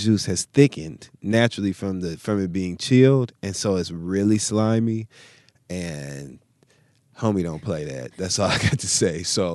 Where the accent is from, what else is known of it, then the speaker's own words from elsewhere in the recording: Midwest, United States; You know, I'm from the Midwest.